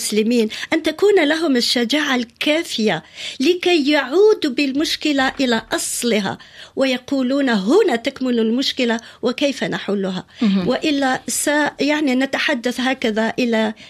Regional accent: Algeria; now in France; أنا جزائرية في الحقيقة يعني قبل أن أكون فرنسية

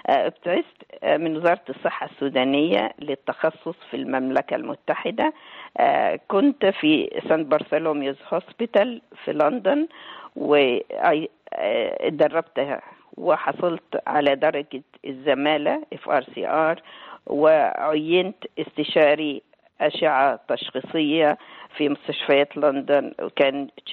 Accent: Alexandria, Alexandria Governorate, Egypt; سودانية حلفوية، نشأت بالإسكندرية من أسرة نوبية سودانية تقليدية مكونة من 7 أبناء وبنات، وأنا كنت الصغرى في الإناث

